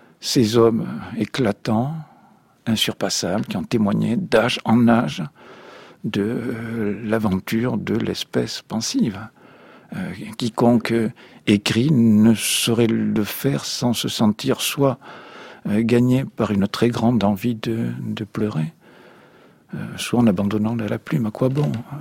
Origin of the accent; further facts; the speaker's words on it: France; Je suis français